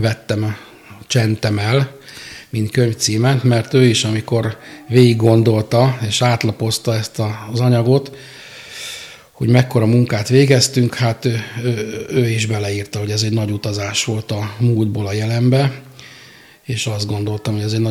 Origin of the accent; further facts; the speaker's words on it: Budapest, Hungary; born there; Budapesten születtem